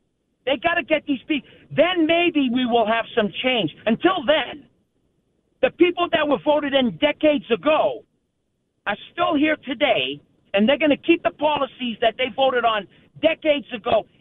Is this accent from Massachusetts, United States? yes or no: yes; Bedford, Massachusetts, United States; No, I'm from Bedford, Mass.